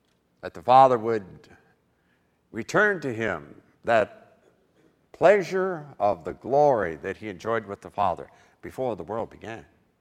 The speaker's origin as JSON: {"language": "English", "region": "England", "country": "United Kingdom", "said": "And yeah, I'm also an English guy, and words do matter."}